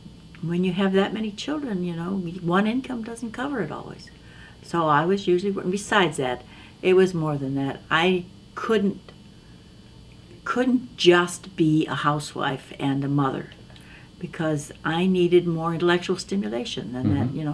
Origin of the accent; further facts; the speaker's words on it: Chicago, Illinois, United States; born there; Because basically I went to one school in Chicago. I was born in Chicago. And then we moved